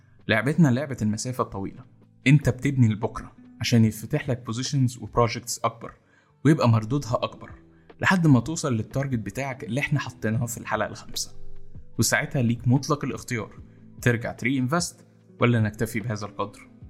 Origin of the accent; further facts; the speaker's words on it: Egypt; تاني حاجة ان احنا كمصريين ما عندناش ثقافة النتوركينج قوي